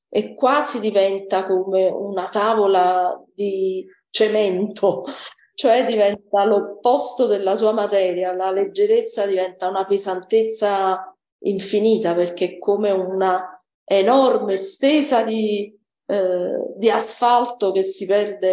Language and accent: Italian; Naples, Campania, Italy; sono una napoletana che fa riferimento sempre al mare